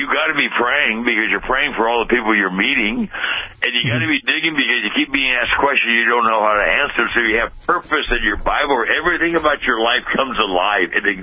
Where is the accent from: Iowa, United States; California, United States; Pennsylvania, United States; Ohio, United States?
California, United States; Pasadena; But my parents begged me to go to this Christian school in our town. I was born and raised in Pasadena.